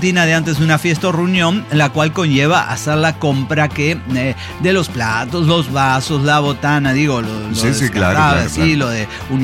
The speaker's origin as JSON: {"language": "Spanish", "region": "Querétaro", "country": "Mexico", "said": "Yo de Querétaro."}